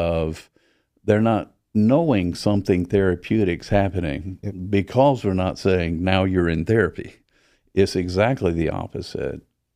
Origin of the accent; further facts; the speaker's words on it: the South, United States; I think that I grew up in the South where food was everything.